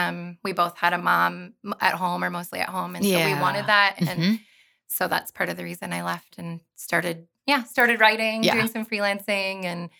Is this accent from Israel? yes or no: no; Mitchell, South Dakota, United States; moved away as an adult; I grew up outside of Mitchell on a farm kind of by Mount Vernon.